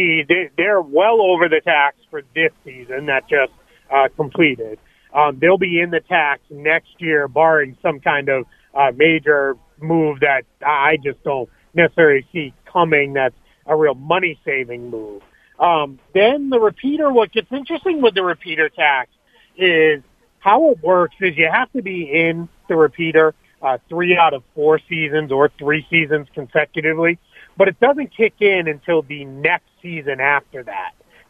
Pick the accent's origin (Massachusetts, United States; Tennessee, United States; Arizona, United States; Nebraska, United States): Massachusetts, United States; Boston; the Celtics team that I grew up on in the Boston area